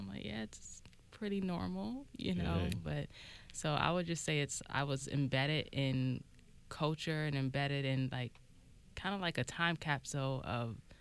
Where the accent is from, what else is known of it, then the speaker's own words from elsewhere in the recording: Charleston, South Carolina, United States; Well, I'm from Charleston, South Carolina. It's a very historic city